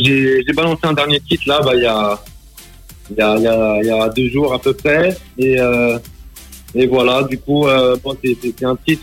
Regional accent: Fafe, Braga, Portugal; On est de Faf, Regalas Faf.

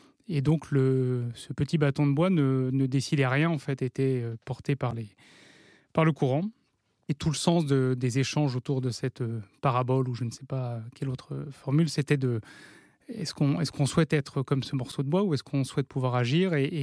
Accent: Dijon, Bourgogne-Franche-Comté, France; Je suis né à Dijon, où j'ai passé 19 ans. Je suis issu d'un milieu modeste, de parents employés dans la fonction publique, et dans un environnement qui était plutôt un environnement urbain, proche de banlieue.

